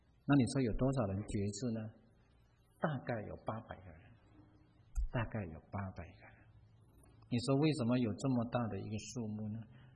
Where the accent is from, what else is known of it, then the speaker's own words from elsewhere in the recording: China; 不只是我们中国人，还有其他的人，美国人，其他的亚洲人。